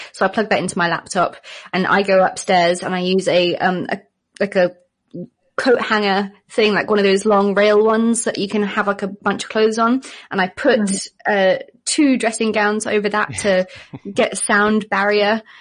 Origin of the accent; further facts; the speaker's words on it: South Africa; accent: British; also born or lived in Knysna / Cape Town; now in United Kingdom; We're in the UK, but I grew up in South Africa and I left there in, what was it, February, I think. I was in Knysna, but I've lived in Cape Town and in a couple of different places around South Africa.